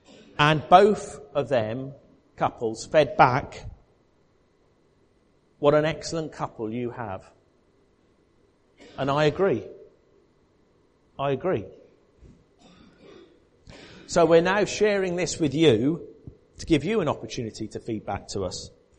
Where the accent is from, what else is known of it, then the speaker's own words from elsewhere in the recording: England, United Kingdom; Now, we're not meant to say this because we're English.